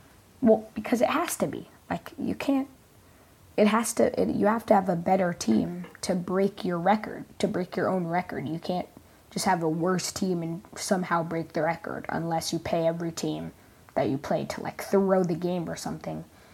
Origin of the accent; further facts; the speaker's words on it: Houston, Texas, United States; as I said, I'm from Houston